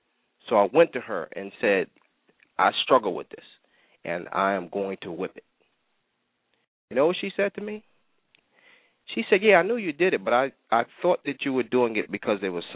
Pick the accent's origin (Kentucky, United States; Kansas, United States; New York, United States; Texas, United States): New York, United States; Manhattan; Because when you're growing up in Manhattan, you can see it on TV, because cable was free